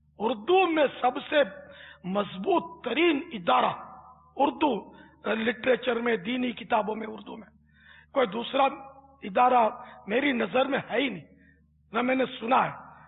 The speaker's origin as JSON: {"language": "Urdu", "town": "Karachi", "region": "Sindh", "country": "Pakistan", "tie": "born there", "said": "میں تو یعنی کٹر پاکستانی ہوں, میں اصلاً نسلاً یوں کہتے ہیں کہ میری پیدائش جو ہے نا یہ باب المدینہ کراچی میں ہوئی ہے. میری جائے ولادت, میرا برتھ پیلس کراچی ہے, پاکستان."}